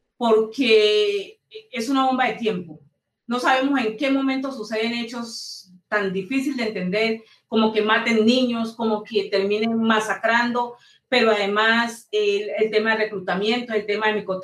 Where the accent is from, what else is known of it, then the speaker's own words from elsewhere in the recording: Pacific region, Colombia; now in Cali, Colombia; quien venimos del Pacífico, sobre todo de territorios de comunidades, sea negra o indígena, pues tenemos una forma propia, tenemos su casa, tenemos su propio ambiente.